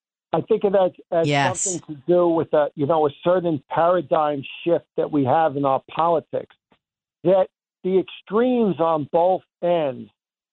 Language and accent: English; Valley Stream, New York, United States; And I grew up in Valley Stream.